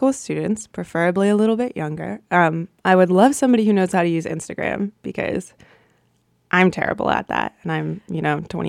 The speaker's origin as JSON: {"language": "English", "town": "Boston", "region": "Massachusetts", "country": "United States", "lives_now": "Sitka, United States", "said": "So I am originally from Boston, and I moved up to Sitka a little under a year ago"}